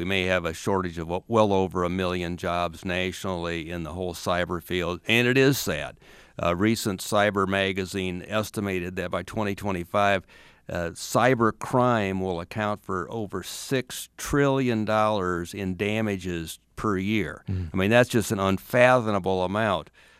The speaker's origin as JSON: {"language": "English", "region": "Iowa", "country": "United States", "tie": "born or raised there", "said": "I was born and raised in Iowa County on a farm south of Homestead, so we may be on the same gravel road."}